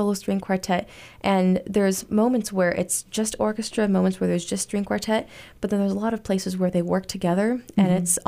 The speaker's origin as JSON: {"language": "English", "town": "Chicago", "region": "Illinois", "country": "United States", "tie": "born or raised there", "said": "because I grew up in Chicago. I grew up with the … right in my backyard. Mm-hmm. I didn't live in the suburbs. I lived right downtown."}